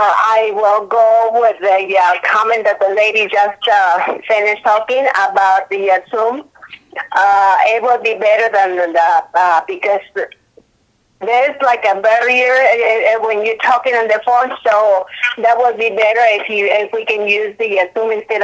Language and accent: English; Bay Point, California, United States; I'm from Bay Point, too.